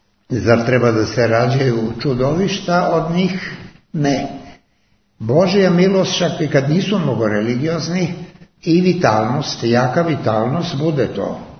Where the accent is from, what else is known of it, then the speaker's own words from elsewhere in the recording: Belgrade, Serbia; born there; Rođen sam u Beogradu